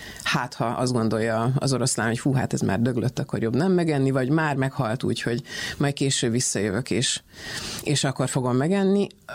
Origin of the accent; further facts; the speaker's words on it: Vojvodina, Serbia; a veteránok közt nőttünk föl mindannyian ott Vajdaságban.